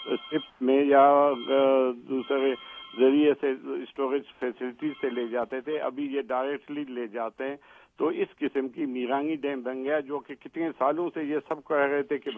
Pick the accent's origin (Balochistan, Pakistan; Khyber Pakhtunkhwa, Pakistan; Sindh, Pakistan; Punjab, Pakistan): Balochistan, Pakistan; ہم بھی بلوچستان سے تعلق ہے،